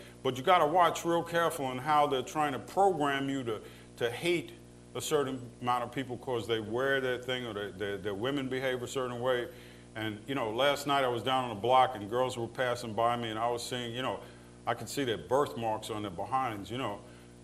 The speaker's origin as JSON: {"language": "English", "region": "New Jersey", "country": "United States"}